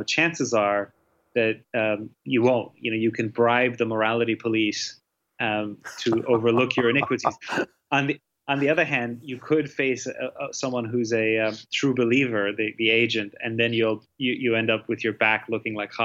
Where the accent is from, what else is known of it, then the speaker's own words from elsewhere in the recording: Eden, Utah, United States; In Utah, in the Mountain West, which is surrounded by Mormon culture in a town of 600 people called Eden, Utah.